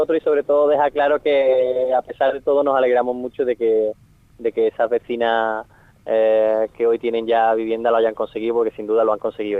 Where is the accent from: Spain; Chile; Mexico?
Spain; Seville, Andalusia; Yo soy de Sevilla, soy andaluz